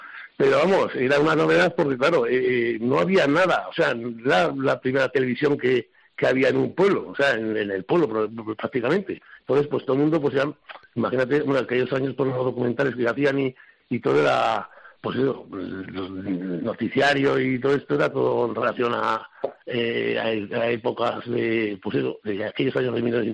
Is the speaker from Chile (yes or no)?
no; Noviercas, Castile and León, Spain; está en la provincia de Soria, bien como ha dicho Javi, pues está dentro de la España vaciada.